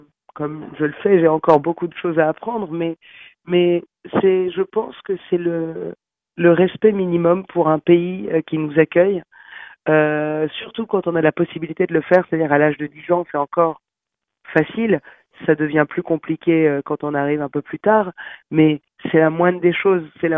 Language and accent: French; France; à quel point je suis fière d'être française et que j'aime la France.